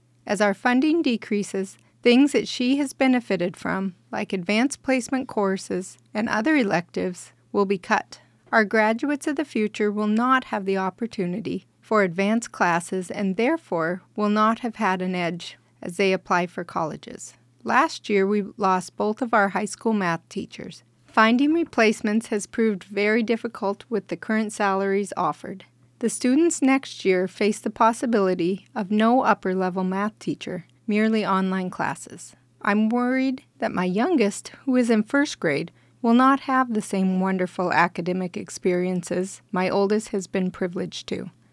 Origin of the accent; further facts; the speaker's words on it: Montana, United States; now in Petersburg, United States; Growing up in Montana, I had always heard that teachers in Alaska had high pay and great retirements.